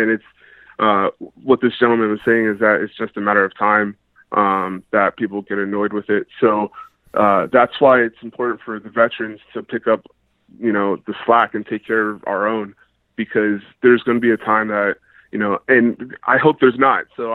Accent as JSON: {"language": "English", "town": "Birmingham", "region": "Alabama", "country": "United States", "said": "I'm from Birmingham, Alabama."}